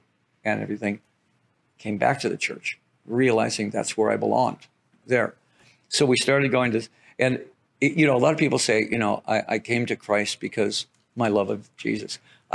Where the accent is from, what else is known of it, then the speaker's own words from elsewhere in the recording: Detroit, Michigan, United States; I start taking the bullets out, you know, because I'm from Detroit.